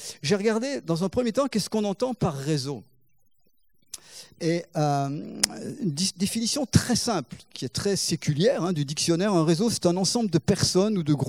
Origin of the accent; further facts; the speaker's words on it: Grenoble, Auvergne-Rhône-Alpes, France; moved away as an adult; Donc on vient de Grenoble, église de Chandelier pour ceux qui connaissent. Donc on est né là-bas, on a grandi là-bas, et puis on s'est marié à Bourgoin, qui était une église annexe de Grenoble